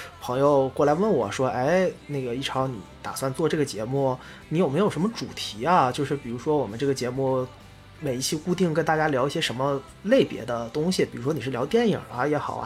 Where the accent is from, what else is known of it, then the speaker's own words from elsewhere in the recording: Northeast China, China; 我就是东北人，